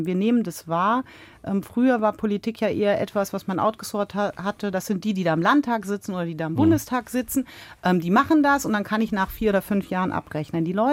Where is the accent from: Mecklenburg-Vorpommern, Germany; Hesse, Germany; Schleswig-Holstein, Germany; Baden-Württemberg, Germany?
Hesse, Germany; Frankfurt; Das ist mit einer der Gründe, warum ich so viel Wert auf meine Heimatstadt in Frankfurt lege